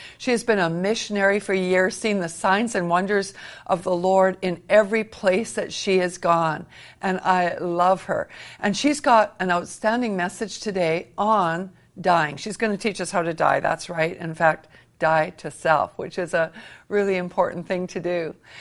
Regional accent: Canada; And I'm Canadian. I've driven across my nation many times

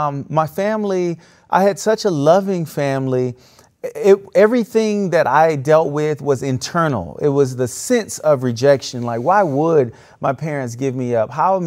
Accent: Florida, United States; And I was raised in South Florida, very cosmopolitan community, different cultures.

